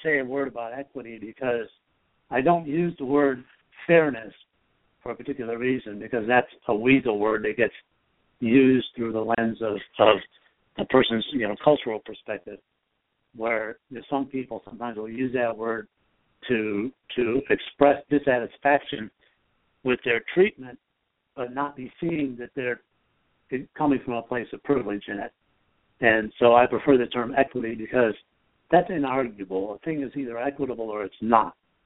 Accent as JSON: {"language": "English", "region": "Michigan", "country": "United States", "tie": "born or raised there", "said": "My hometown was one of those bedroom communities in Michigan that was built from the ground up to exclude people of color. A person mm-hmm. of color could not live or work in the town I grew up."}